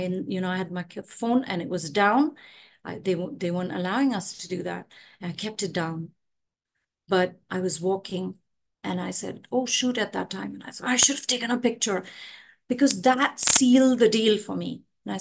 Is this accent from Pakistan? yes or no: yes; Pakistan; I come from Pakistan, a country where women lead.